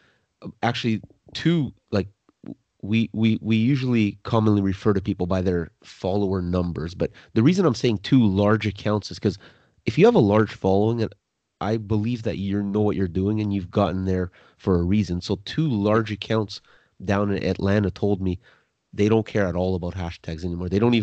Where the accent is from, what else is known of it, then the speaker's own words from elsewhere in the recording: Toronto, Ontario, Canada; I'll always throw in my hometown, Toronto usually, or the nicknames for Toronto.